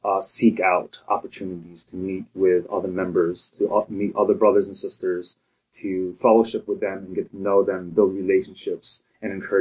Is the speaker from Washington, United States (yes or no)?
no; New York, United States; also born or lived in New Jersey; I would say mostly upstate New York and a little bit of New Jersey, sprinkled in there somewhere.